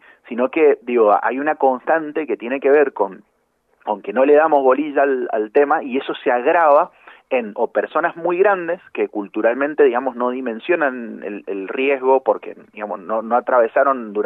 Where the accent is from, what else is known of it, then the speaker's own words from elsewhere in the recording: Mendoza, Argentina; lo que somos los mendocinos del Oasis Norte.